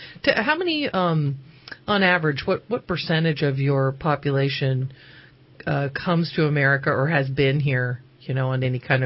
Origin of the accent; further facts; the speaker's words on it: East Coast, United States; I grew up on the East Coast, and a lot of people on the East Coast are Jewish, for openers.